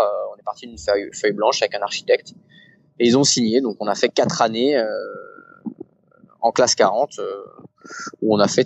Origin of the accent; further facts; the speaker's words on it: Saint-Malo, Brittany, France; moi je suis de Saint-Malo et que j'ai vu forcément étant gamin plein de coureurs au large partir de Saint-Malo